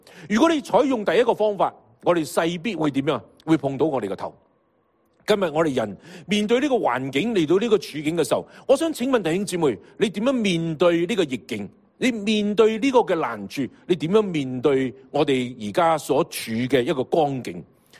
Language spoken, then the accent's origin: Cantonese; Guangdong, China; 其实我哋广东人自叻噶啦